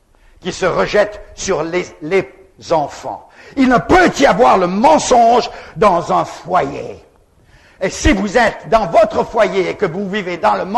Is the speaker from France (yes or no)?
no; Gabon; Je me souviens quand j'étais un petit garçon, j'ai grandi là-bas au Gabon